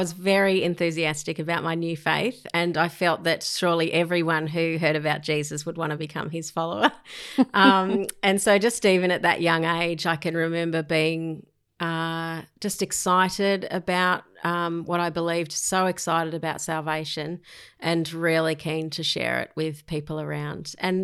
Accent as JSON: {"language": "English", "town": "Sydney", "region": "New South Wales", "country": "Australia", "tie": "born or raised there", "said": "I grew up around the Glebe area and then later near Ryde, Denniston sort of area."}